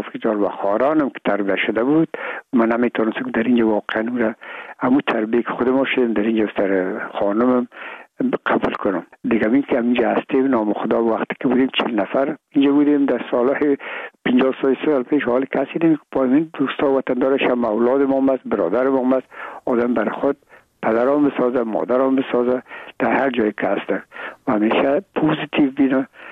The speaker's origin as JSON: {"language": "Persian", "country": "Afghanistan", "said": "ما افغان هستیم"}